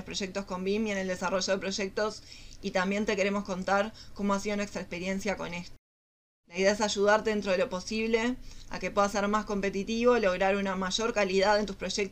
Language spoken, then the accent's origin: Spanish; Uruguay; trabajé en una empresa constructora de Uruguay, de donde yo soy